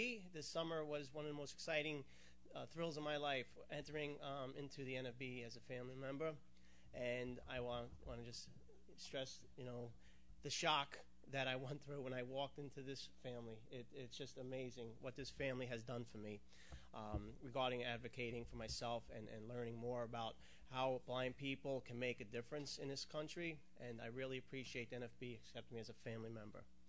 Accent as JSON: {"language": "English", "region": "New York", "country": "United States", "said": "Well, I'm from New York, and I really don't think I need a microphone because I got a loud voice. So all us New Yorkers, we like to be heard."}